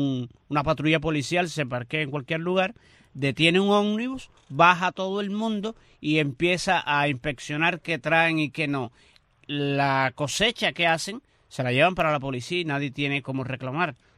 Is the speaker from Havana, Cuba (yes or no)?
no; San Germán, Holguín, Cuba; Yo voy a ser de Holguín toda la vida. Mira, y de San Germán además.